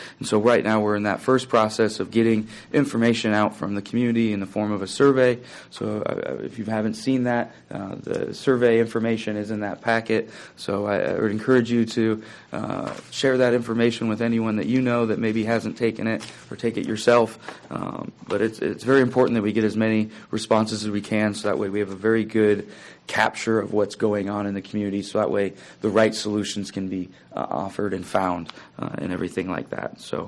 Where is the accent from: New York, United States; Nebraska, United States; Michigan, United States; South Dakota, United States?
Nebraska, United States; York; also born or lived in Indianapolis / Maine / Chicago; I come from York County, Nebraska, born and raised. Went to the university, spent some time outside of Nebraska working in Indianapolis and Maine, and then in just outside of Chicago as well for a time, and then found my way back to York.